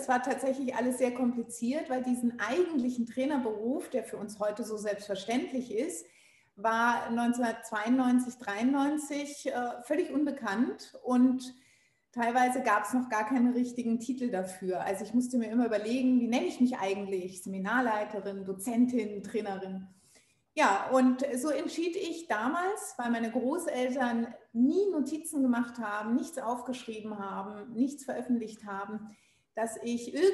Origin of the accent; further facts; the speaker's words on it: Freiburg, Baden-Württemberg, Germany; Ja, es hat tatsächlich ganz früh angefangen. Ich komme ursprünglich aus Freiburg